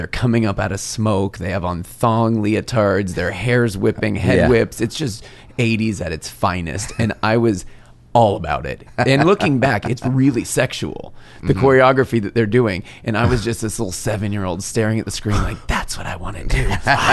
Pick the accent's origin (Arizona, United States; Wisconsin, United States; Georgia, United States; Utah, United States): Arizona, United States; This was in Arizona. This is my hometown. I tried to hone my craft before I said I am a choreographer, I am a teacher. I wanted to do it within my own hometown studio.